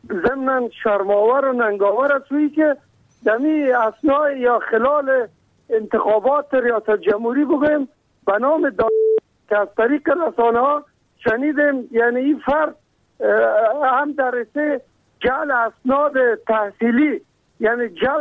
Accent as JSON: {"language": "Persian", "region": "Kabul", "country": "Afghanistan", "said": "از شهر کابل."}